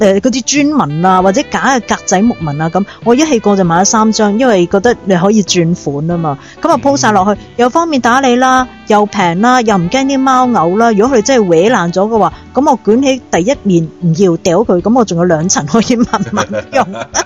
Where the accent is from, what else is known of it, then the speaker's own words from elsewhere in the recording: China; 我谂我会走去咧，我哋中国人嘅五金铺嗰度咧